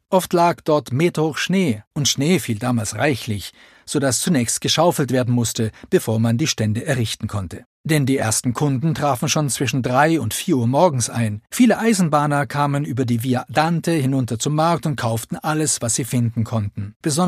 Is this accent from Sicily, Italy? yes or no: no; Naples, Campania, Italy; now in Thalwil, Switzerland; Ich komme ursprünglich aus Neapel und bin mit dem Zug nach Talwis gekommen.